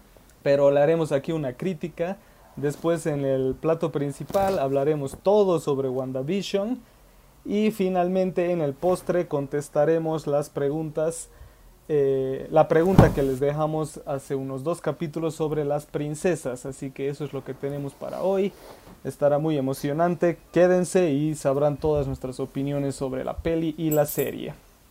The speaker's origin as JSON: {"language": "Spanish", "country": "Bolivia", "said": "si no saben quién soy, soy el único de Bolivia aquí, todos son de México."}